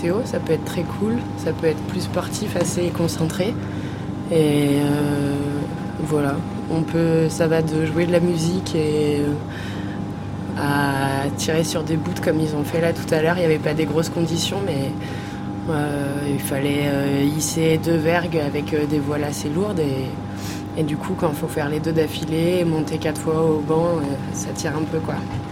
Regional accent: La Rochelle, Nouvelle-Aquitaine, France; born there; j'ai 26 ans et je suis née à La Rochelle.

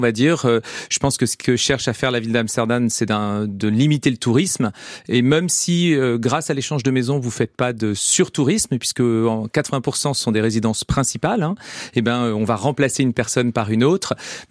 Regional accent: Brittany, France; Moi, je suis breton, donc il faisait pour moi pas très froid dans la maison.

